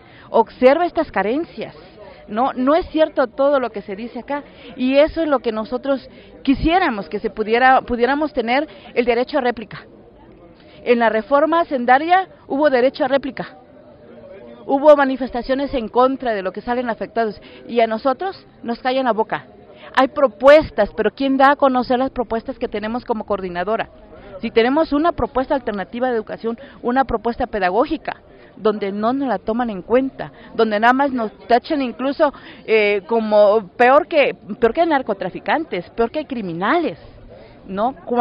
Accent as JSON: {"language": "Spanish", "region": "Chiapas", "country": "Mexico", "said": "Nosotros venimos de Chiapas, donde tenemos diversidad de etnias"}